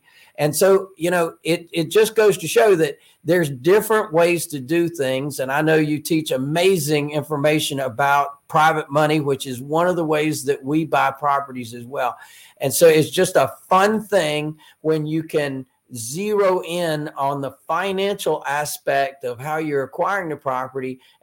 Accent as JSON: {"language": "English", "region": "North Carolina", "country": "United States", "said": "And then when I was actually transferred from Charlotte, North Carolina, right? North Carolina, another fellow North Carolinian brother there."}